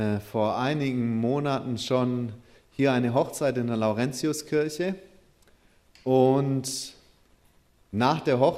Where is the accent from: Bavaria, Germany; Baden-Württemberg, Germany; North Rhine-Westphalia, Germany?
Baden-Württemberg, Germany; Metzingen; das ist in der Nähe von meiner Heimat, bei Metzingen